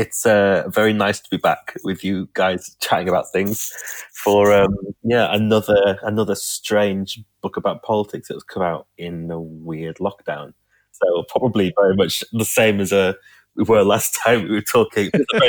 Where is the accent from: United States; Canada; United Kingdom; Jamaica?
United Kingdom; Yorkshire and the Humber; It is really weird because I'm from, Huddersfield's in West Yorkshire. I'm from East Yorkshire originally.